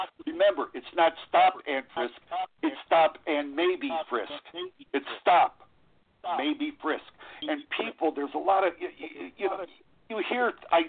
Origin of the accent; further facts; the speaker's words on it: Chicago, Illinois, United States; I grew up in Chicago. I was familiar with minorities.